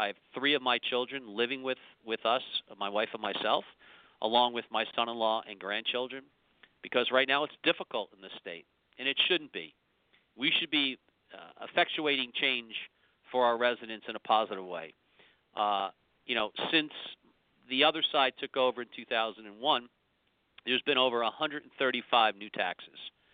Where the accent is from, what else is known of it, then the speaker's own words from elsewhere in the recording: Paterson, New Jersey, United States; born there; I was born in Paterson, New Jersey at St. Joe's Hospital. I came from a background of Italian and Irish descendants.